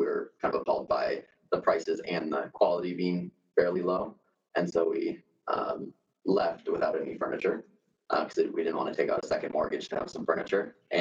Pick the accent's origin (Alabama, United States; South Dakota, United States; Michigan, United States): South Dakota, United States; Brandon; I grew up in Brandon.